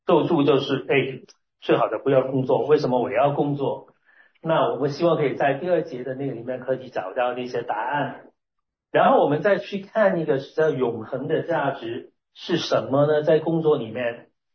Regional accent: Hong Kong; also born or lived in Toronto, Canada / Hamilton, Canada; 我是来自香港，香港的，我在香港长大成长，然后读书，但是我跟多伦多也有一些关系的，我在多伦多生活了不够一年的时间，在我没有进入大学的前面呢，我的高中在 Hamilton。

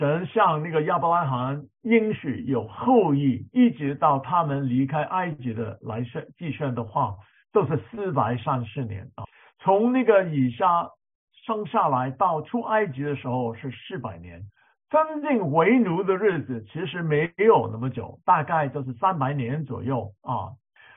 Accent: China; 是用了一个我们中国人理解的中国的本时的一个的方法了

